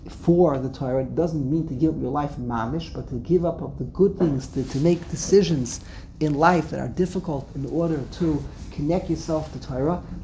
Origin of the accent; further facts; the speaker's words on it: Brooklyn, New York, United States; He referred to me … I come from Flatbush.